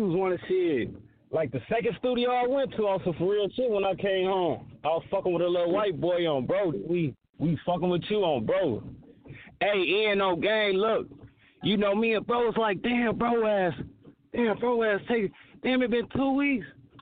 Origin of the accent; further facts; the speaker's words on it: Chicago, Illinois, United States; also born or lived in Minneapolis; I'm an artist from Chicago, Joe, but, you know, I'm in Minneapolis, too, with it. But, you know, I'm really from Chicago. I'll be back and forth with it